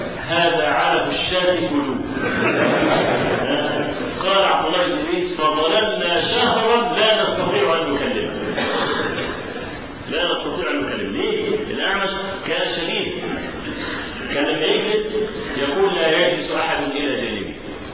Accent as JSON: {"language": "Arabic", "town": "Cairo", "region": "Cairo Governorate", "country": "Egypt", "said": "احنا عندنا في القاهره ميدان اسمه ميدان باب الشعريه."}